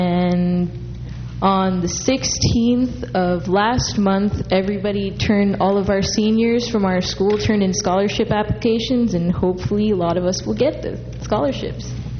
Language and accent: English; Pacific Beach, California, United States; I'm here from Pacific Beach.